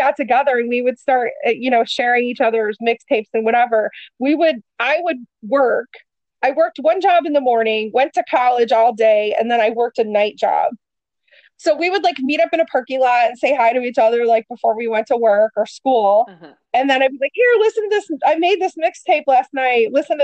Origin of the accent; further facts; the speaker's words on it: Detroit, Michigan, United States; And then here I am, born and raised in Detroit.